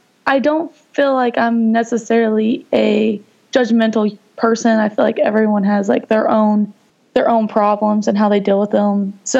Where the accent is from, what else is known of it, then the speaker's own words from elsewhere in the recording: Madison, Texas, United States; I grew up in Madison, which is about 40 minutes away from Austin until I was in 8th grade